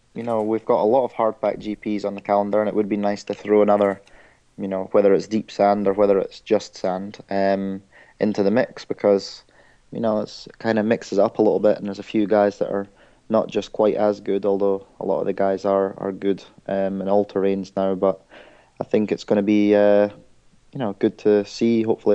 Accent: United Kingdom; I think as a British rider, you can't beat it. You got your home crowd behind you

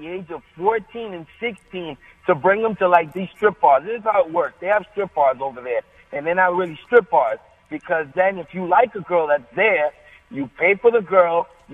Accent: Dominican Republic; I'm from the Dominican Republic

